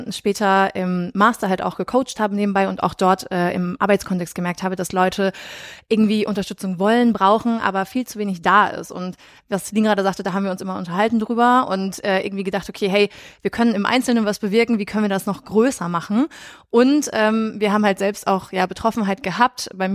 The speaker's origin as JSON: {"language": "German", "town": "Rheda-Wiedenbrück", "region": "North Rhine-Westphalia", "country": "Germany", "tie": "born there", "said": "27 noch, komme auch gebürtig aus Reda-Wiedenbrück."}